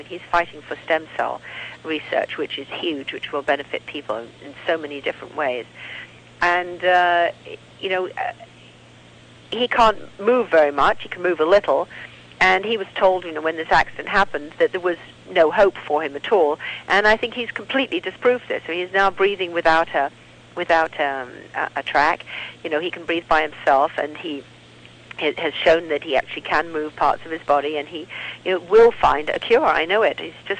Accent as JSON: {"language": "English", "country": "United Kingdom", "lives_now": "United States", "said": "because I'm British and not American, I can't as yet vote in America."}